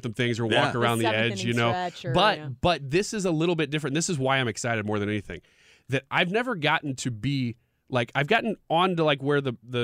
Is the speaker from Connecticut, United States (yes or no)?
no; St. Louis, Missouri, United States; There is something special about growing up in St. Louis